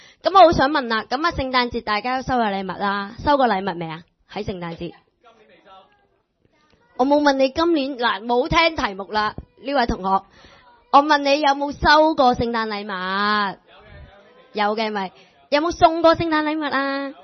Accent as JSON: {"language": "Cantonese", "country": "India", "second_language": "Cantonese", "said": "咁我哋印度人都系咁样嘅"}